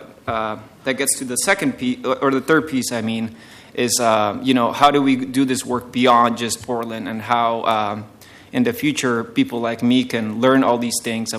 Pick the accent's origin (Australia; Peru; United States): Peru; and I am originally from Peru.